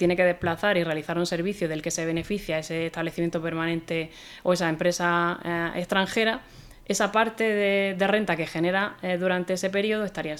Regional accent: Almería, Andalusia, Spain; que yo soy de Almería

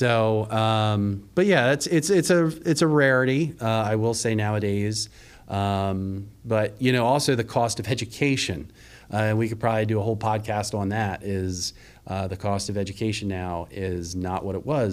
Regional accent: Gettysburg, Pennsylvania, United States; I was born and raised in Gettysburg, Pennsylvania. So, you know, it's home.

